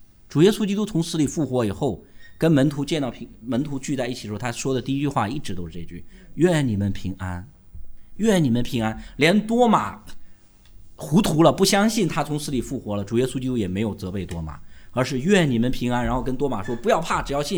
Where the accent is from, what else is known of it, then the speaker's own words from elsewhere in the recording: China; 我们中国人这方面，因为原来这个人际关系太冷淡